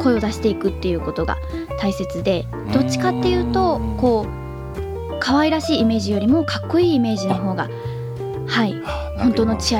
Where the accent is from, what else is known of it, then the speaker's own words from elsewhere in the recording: Koriyama, Fukushima, Japan; ずっと郡山で生まれ育っています。